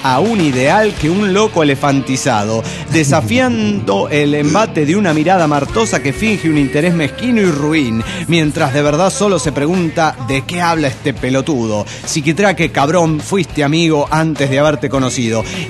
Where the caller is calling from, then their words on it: Cuautepec, Hidalgo, Mexico; de Cuautepec, Hidalgo, México.